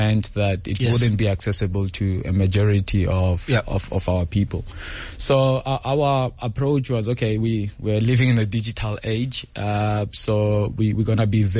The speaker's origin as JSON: {"language": "English", "region": "Gauteng", "country": "South Africa", "tie": "born or raised there", "said": "Usually, I grew up around Gauteng."}